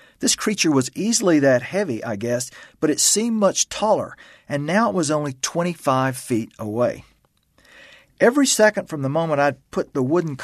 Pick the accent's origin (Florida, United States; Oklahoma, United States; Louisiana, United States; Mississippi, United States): Louisiana, United States; whatever predators might be around where I was growing up in Louisiana